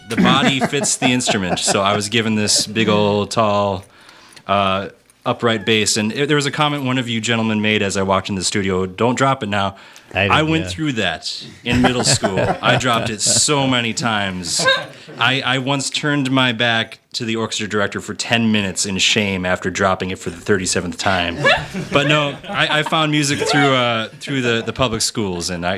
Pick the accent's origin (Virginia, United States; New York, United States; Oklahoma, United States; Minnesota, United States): Minnesota, United States; Duluth; I grew up in Duluth.